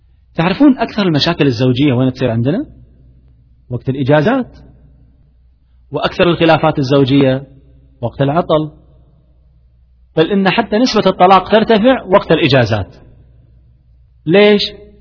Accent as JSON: {"language": "Arabic", "country": "Kuwait", "said": "طبعا إحنا عندنا في الكويت نسمي الجدار طوفة، فعشان كذي أنا قاعد أتكلم باللهجة يعني."}